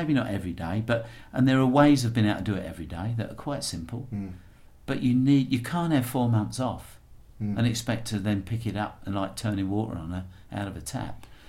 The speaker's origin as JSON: {"language": "English", "region": "London", "country": "United Kingdom", "tie": "born or raised there", "said": "where I grew up in London, I actually never ever saw a cricket match."}